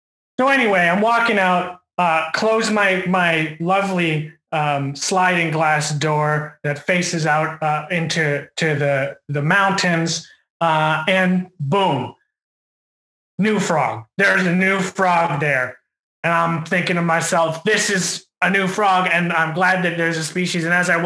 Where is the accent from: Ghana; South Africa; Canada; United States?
Canada; Bella Coola, British Columbia; I am from Bella Coola, British Columbia. I've lived there my entire life.